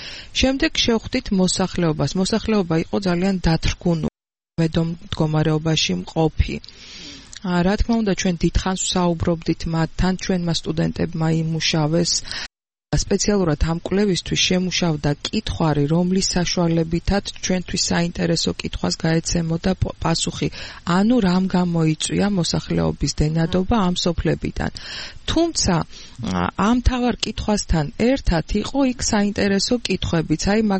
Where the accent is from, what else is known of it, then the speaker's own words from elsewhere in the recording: Tskhinvali, Shida Kartli, Georgia; born there; მე თვითონ დაბადებული ვარ ცხინვალში